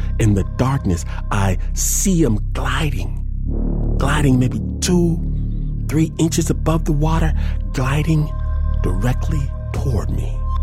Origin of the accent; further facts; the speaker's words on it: Michigan, United States; I'm from Michigan. I know foxes don't fly.